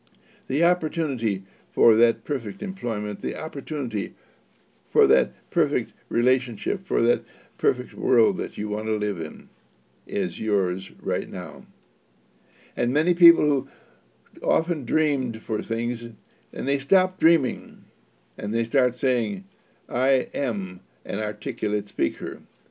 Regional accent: Texas, United States; even if I'm from Texas, nobody is going to be able to be able to tell where I'm from, because I am speaking universal American English

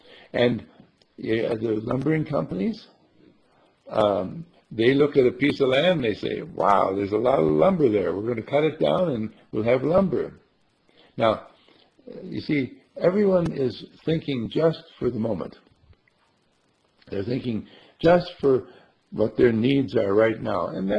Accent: Milwaukee, Wisconsin, United States; born there; I was born in Milwaukee, Wisconsin, and we had snow in the winter times too.

